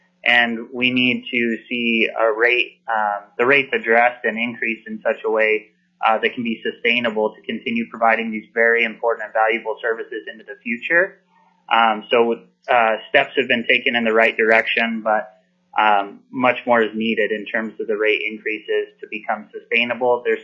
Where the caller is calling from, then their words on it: Ketchikan, Alaska, United States; So I'm calling from Ketchikan